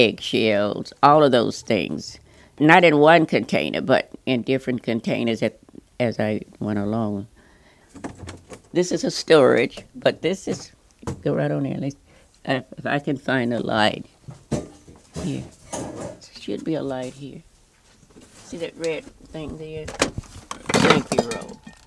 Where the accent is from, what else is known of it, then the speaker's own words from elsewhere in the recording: Louisiana, United States; I grew up in Louisiana, and I had a lot of experience with farm work.